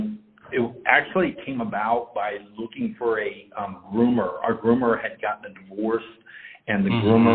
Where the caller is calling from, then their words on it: Dallas, Texas, United States; We are in Dallas, Texas, real close to SMU in downtown